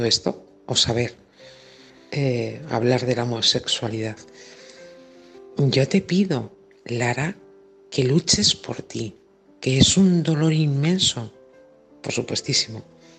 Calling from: Málaga, Andalusia, Spain; de Málaga.

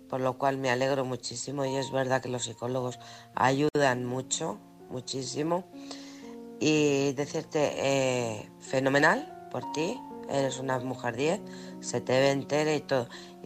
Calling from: Alcorcón, Community of Madrid, Spain; de Alcorcón.

